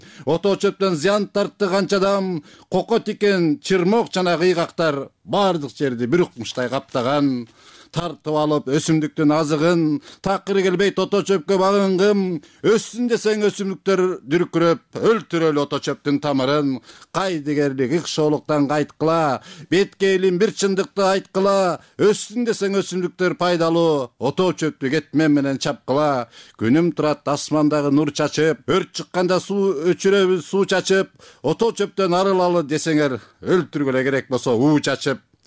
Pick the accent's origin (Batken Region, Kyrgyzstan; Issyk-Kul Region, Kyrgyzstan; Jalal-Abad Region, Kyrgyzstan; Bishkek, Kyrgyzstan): Issyk-Kul Region, Kyrgyzstan; Jengish; Сыкылуу облусунун Жетиөгүз районунун Жеңиш деген айылынан келдим.